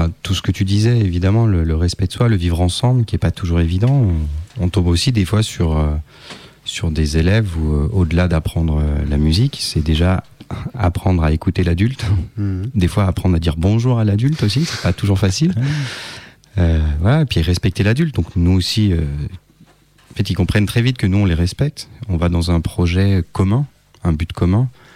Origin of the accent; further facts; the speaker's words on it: Lyon, Auvergne-Rhône-Alpes, France; Bon, alors moi je suis lyonnais